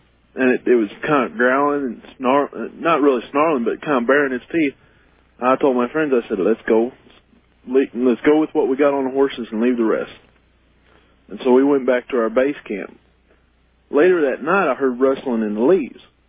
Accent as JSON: {"language": "English", "town": "Columbia", "region": "Missouri", "country": "United States", "said": "I'm from Columbia, Missouri. Columbia."}